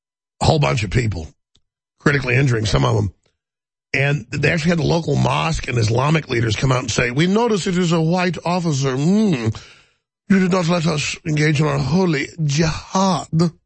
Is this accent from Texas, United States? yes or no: yes; Dallas, Texas, United States; also born or lived in Austin; Now, I grew up in Dallas